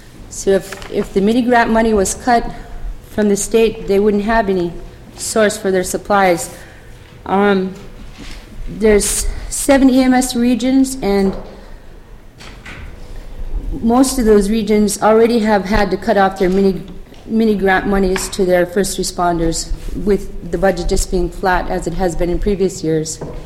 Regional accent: Dillingham, Alaska, United States; I'm from Dillingham.

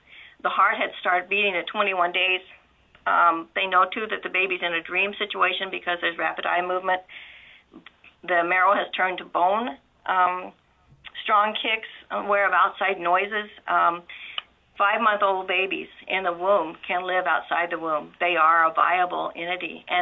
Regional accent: United States; And it's a grisly practice that, as an American and as a human being, I find extremely, extremely disturbing.

